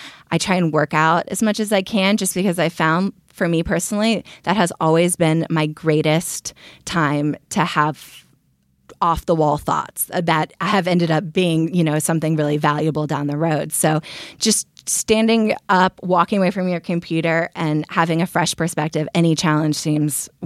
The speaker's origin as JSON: {"language": "English", "town": "Austin", "region": "Texas", "country": "United States", "also_born_or_lived": "New York / Berlin", "lives_now": "Los Angeles, United States", "said": "I am from Austin, Texas, originally. I went to the University of Texas, Hickam Horns."}